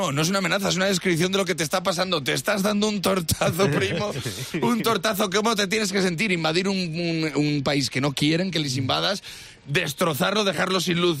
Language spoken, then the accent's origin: Spanish; Extremadura, Spain; Es que no puedo, que soy de Extremadura, no puedo salir por el tren.